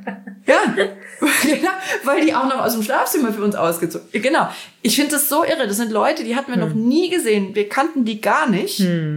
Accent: Essen, North Rhine-Westphalia, Germany; von Essen, wo ich aufgewachsen bin

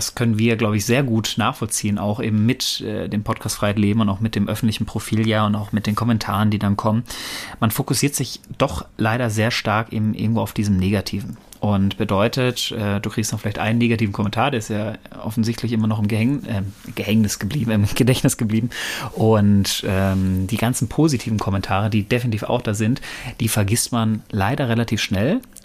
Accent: Bochum, North Rhine-Westphalia, Germany; Bochum, ich komme aus

